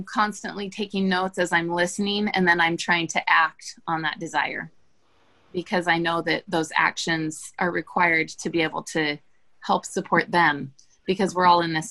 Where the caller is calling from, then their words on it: Mesa, Arizona, United States; I'm in Mesa, Arizona.